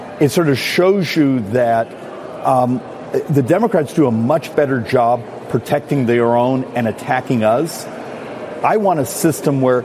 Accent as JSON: {"language": "English", "region": "Arizona", "country": "United States", "said": "Oh, and look, I'm from Arizona. I love my state."}